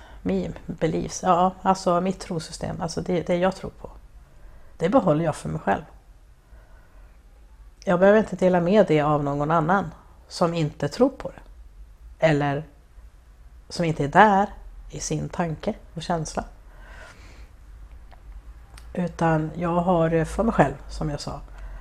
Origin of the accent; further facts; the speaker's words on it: Stockholm County, Sweden; Jag är uppväxt i Stockholms skärgård.